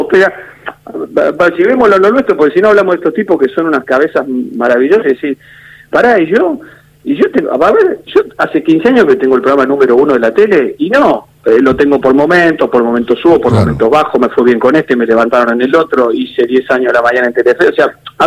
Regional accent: Argentina; no lo digo porque soy argentino

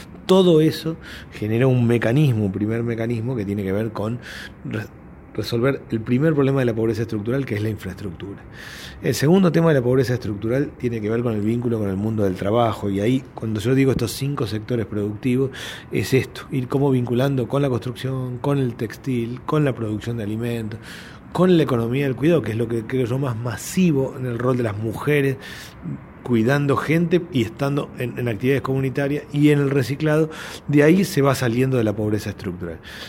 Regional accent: Castelar, Buenos Aires Province, Argentina; born there; Y nací en Castelar. Y misionaba en los que yo entendía que eran los barrios pobres, que eran los barrios pobres de Castelar. Yo vengo a ser alguien como de clase media-baja

